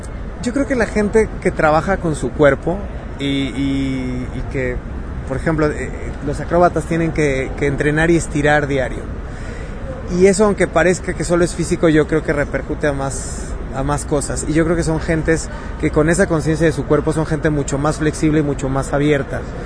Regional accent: Mexico; creo que está muy interesante como mexicano, ver cómo nos representa una compañía de esta magnitud

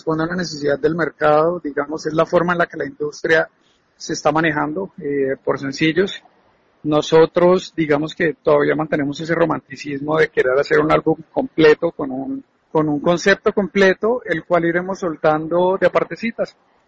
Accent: Colombia; Curiosamente, pues nosotros somos colombianos

